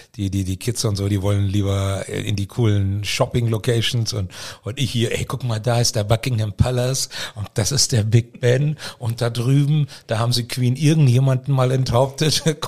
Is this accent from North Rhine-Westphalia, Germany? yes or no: no; Rehau, Bavaria, Germany; born there; also born or lived in Nuremberg / Fürth; bin ich da in Rehau geboren. Also in der Klinik in Rehau war, bin ich da geboren. Und aber dann auch schon nach fünf Tagen war meine Oberfrankenzeit dann auch schon wieder erledigt.